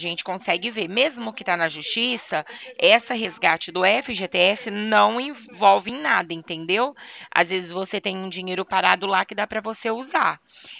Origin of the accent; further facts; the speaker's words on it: Bebedouro, São Paulo, Brazil; A gente é de Bebedouro, São Paulo.